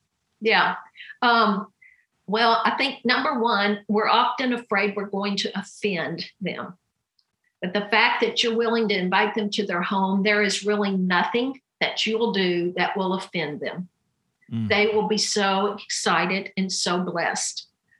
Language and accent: English; United States; But I'm from America.